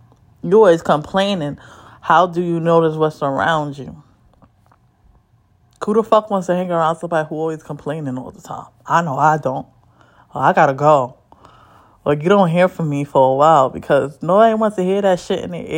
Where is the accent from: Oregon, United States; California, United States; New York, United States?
New York, United States; especially being a New Yorker.